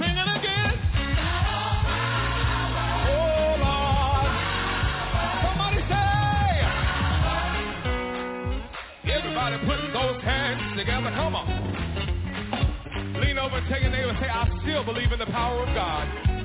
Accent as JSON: {"language": "English", "town": "Bakersfield", "region": "California", "country": "United States", "said": "Now, I'm a boy from Bakersfield, California. Where's Bakersfield out in this place?"}